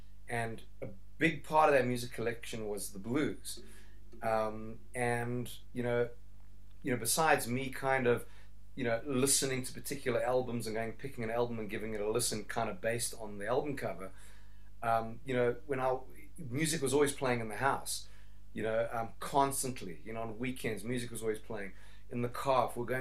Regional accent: South Africa; I mean, I grew up here in South Africa

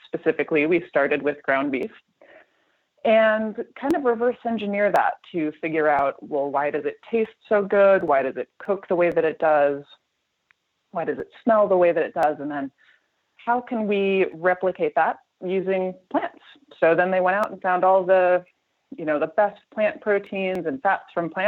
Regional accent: Midwest, United States; I'm from the Midwest, and he's a huge fan of White Castle.

